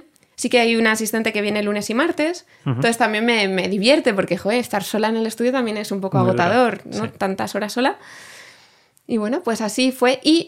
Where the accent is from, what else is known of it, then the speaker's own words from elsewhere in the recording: Madrid, Community of Madrid, Spain; yo no quiero volver a Usera, a ese barrio gris, en esa casa fría donde no se podía poner la calefacción.